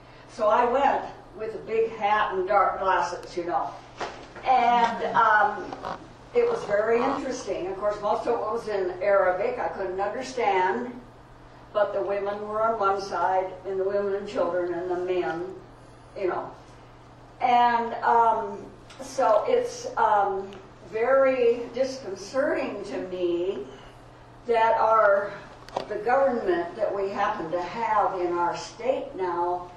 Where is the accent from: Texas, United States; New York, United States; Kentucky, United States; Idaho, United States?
Idaho, United States; Boise; I'm from Boise, and we have several Muslim mosques in our city.